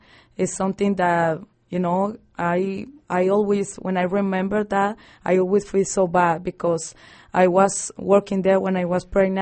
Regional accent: Colombia; English is a second language; I'm from Colombia.

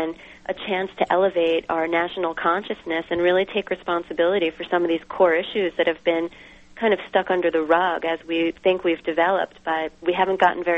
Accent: Brooklyn, New York, United States; I grew up in Brooklyn, I thought I had a very savvy perspective on race

